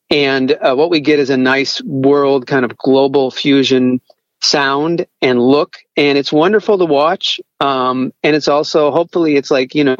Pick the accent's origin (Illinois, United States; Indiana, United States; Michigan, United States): Illinois, United States; Chicago; So, you know, I grew up in Chicago.